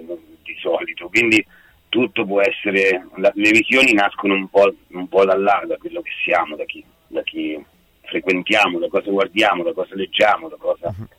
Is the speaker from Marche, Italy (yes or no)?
yes; Marche, Italy; Beh, tra la provincia di Ancona e quella di Macerata, a metà.